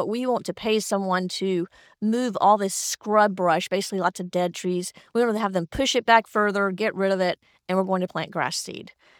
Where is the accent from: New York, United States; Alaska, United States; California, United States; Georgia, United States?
Georgia, United States; And, you know, I grew up in Georgia. Farms are close